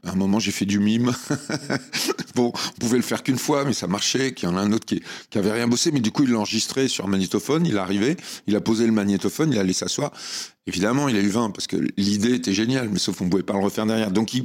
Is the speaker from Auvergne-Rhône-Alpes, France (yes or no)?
no; Avranches, Normandy, France; born there; Je suis né à Avranches, dans le 50, mais j'ai jamais grandi là-bas. C'est parce que ma grand-mère habitait Sartilly, une ville entre Granville et Avranches. Donc en Normandie, dans la baie du Mont-Saint-Michel.